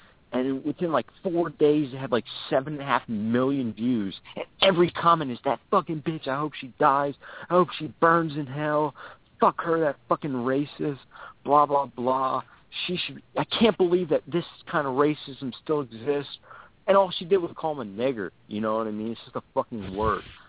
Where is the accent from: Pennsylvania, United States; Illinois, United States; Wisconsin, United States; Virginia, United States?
Pennsylvania, United States; Anyway, I'm not from Lancaster. I'm around that area. I'm from Pennsylvania, German territory.